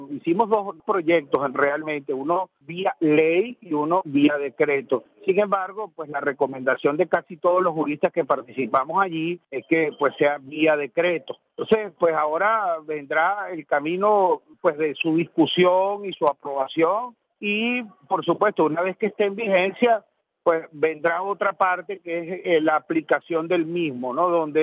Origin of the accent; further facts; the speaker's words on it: Venezuela; Es al sistema, a la forma como los venezolanos asumimos las cosas